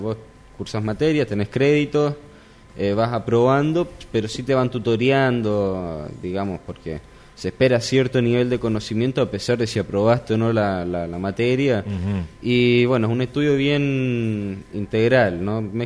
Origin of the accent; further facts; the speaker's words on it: Santiago, Santiago Metropolitan Region, Chile; moved away as an adult; now in Buenos Aires, Argentina; yo soy de Santiago de Chile, yo soy chileno. Uh-huh. De ahí me fui a estudiar a Buenos Aires y ahora en este momento estoy trabajando, pero no de forma permanente acá en Posadas, sino que yo en realidad vivo en Buenos Aires